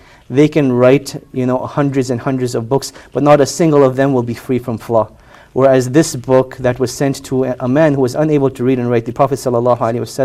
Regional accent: Montreal, Quebec, Canada; also born or lived in New York / Pakistan; I was born in 1981 in Montreal, Quebec. And I spent the vast majority of my youth in Montreal, with the exception of about 2.5 years, which were between New York and Pakistan. And the rest of my youth was spent in Montreal

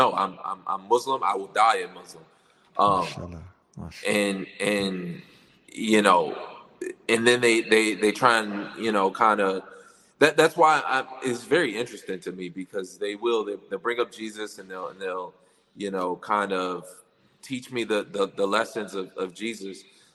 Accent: Detroit, Michigan, United States; growing up in Detroit and being around nothing but black people

